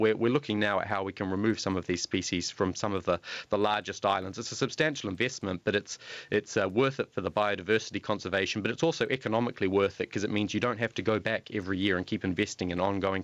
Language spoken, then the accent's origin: English; New Zealand; in New Zealand, equivalently, our problem species are Chinese ginger and the British stoat even.